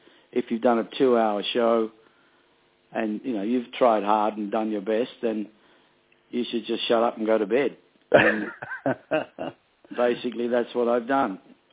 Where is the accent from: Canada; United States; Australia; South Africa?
Australia; Elizabeth, South Australia; my teenage years growing up in South Australia, a place called Elizabeth, north of Adelaide.